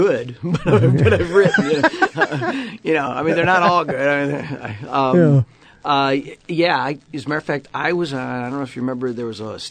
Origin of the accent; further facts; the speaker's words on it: Cleveland, Ohio, United States; moved away as an adult; also born or lived in New York City; I was born here in Cleveland area, Brooklyn, mm-hmm. Basically.